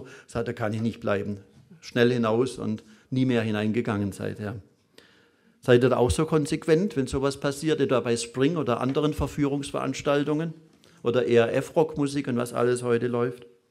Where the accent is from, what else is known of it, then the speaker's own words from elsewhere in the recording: Pforzheim, Baden-Württemberg, Germany; also ich komme aus Pforzheim